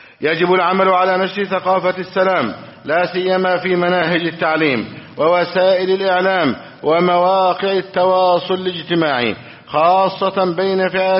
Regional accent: Egypt; اللهم احفظ بلدنا مصر

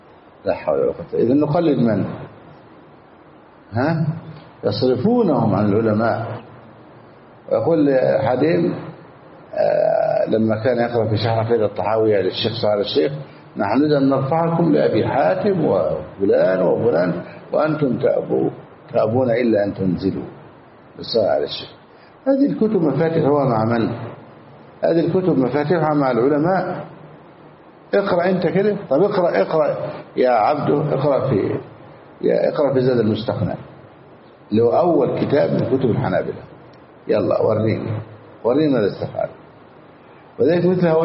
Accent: Egypt; خلاص أصبحت ألباني عندنا في مصر

